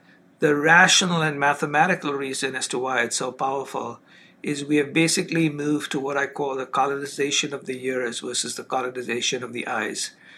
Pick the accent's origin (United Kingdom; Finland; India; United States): India; I grew up originally in India.